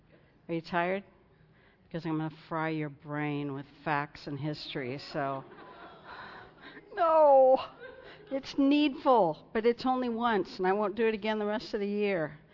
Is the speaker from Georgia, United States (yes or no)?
no; California, United States; And I said, "Well, I do. I'm from California."